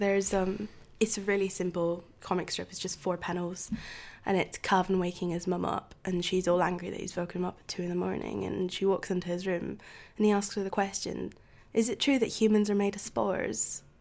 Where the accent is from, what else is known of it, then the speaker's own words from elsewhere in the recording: Tanzania; I grew up in Tanzania, so for a very long time we didn't really manage to get post.